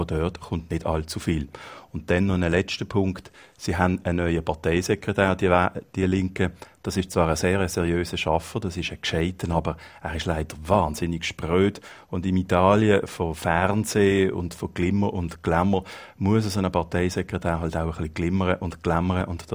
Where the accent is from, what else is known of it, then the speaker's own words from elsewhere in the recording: Switzerland; moved away as an adult; now in Italy; als Schweizer, der fast wie ein Heidi hier angekommen ist vor einem Jahr